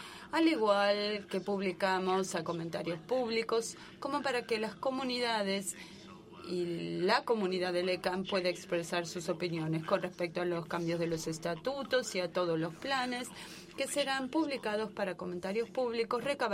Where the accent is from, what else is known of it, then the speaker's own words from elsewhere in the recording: China; Spanish is a second language; vengo de China. Les pido si por favor me permiten hablar en chino para hacer mi pregunta.